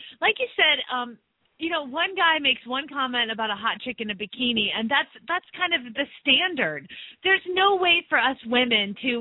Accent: Phoenix, Arizona, United States; from Phoenix, Arizona

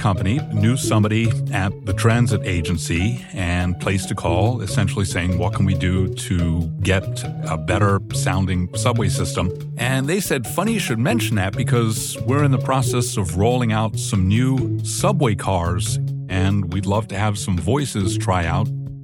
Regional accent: England, United Kingdom; I was growing up in England

